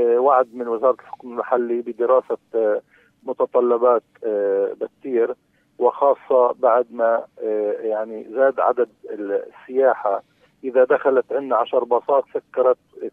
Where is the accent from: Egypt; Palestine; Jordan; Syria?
Palestine; وهذا مش بس عندنا في فلسطين